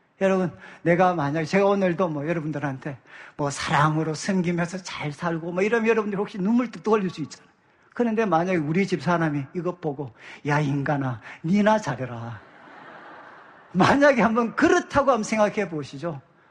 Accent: Gyeongsang, South Korea; 그런데 저는 여러분 경상도 사람이고

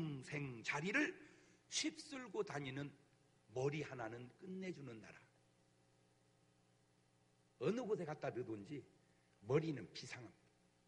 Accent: South Korea; 나도 한국 사람이지만 참.

